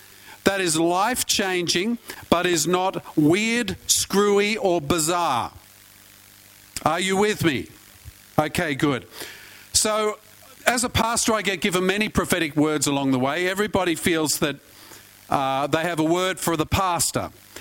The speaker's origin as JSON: {"language": "English", "country": "Australia", "said": "I understand the concept of a fair go. I am Australian. We get it."}